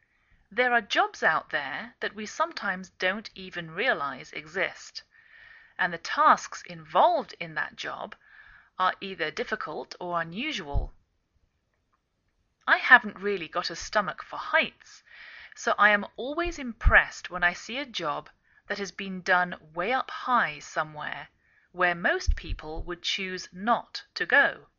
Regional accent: England, United Kingdom; now in United States

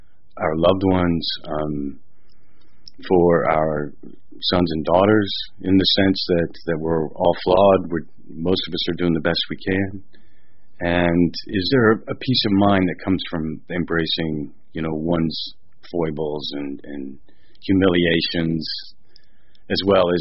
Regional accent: the Ozarks, United States; I'm a guy from the Ozarks, and that's the way we handle things.

